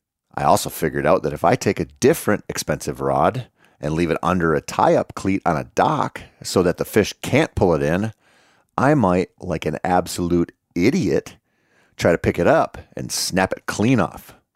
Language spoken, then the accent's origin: English; Minnesota, United States; it's really not a great hobby to have as a Minnesotan who makes outdoor writer kind of money.